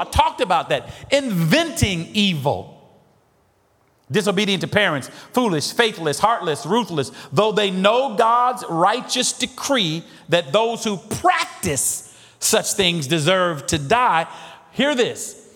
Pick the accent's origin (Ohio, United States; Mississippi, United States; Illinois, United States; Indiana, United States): Illinois, United States; Decatur; I'm reminded of back in the day growing up in Decatur, Illinois.